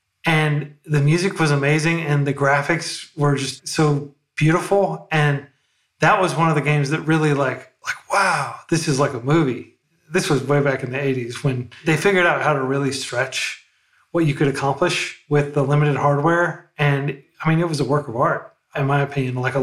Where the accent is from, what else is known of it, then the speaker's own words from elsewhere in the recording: Oklahoma City, Oklahoma, United States; I grew up in Oklahoma City, and a lot of parents would be like, hey, you're good with writing and literature and stuff